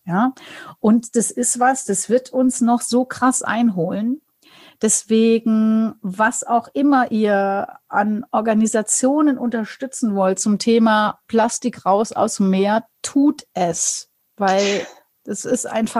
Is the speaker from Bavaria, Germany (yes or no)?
yes; Bavaria, Germany